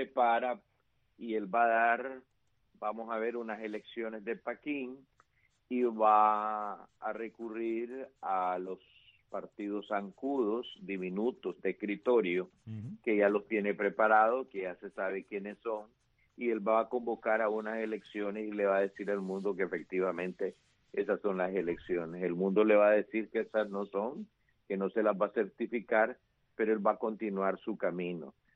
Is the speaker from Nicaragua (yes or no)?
yes; Nicaragua; el derecho que tengo como nicaragüense de regresar a mi querida nación.